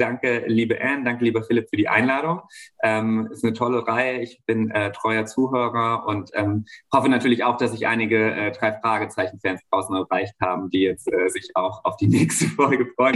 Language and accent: German; Rhineland-Palatinate, Germany; fahre einmal in den Westerwald, in meine Heimat, um mit meiner kleinen Schwester zu feiern.